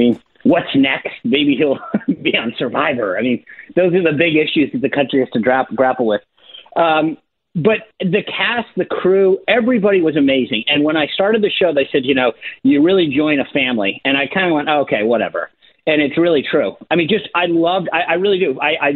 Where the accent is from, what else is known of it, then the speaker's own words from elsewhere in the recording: Rhode Island, United States; I grew up in Rhode Island